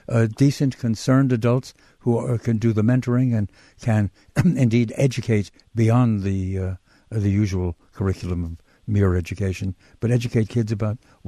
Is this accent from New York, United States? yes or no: yes; Brooklyn, New York, United States; I was raised in Brooklyn many, many years ago, to be sure.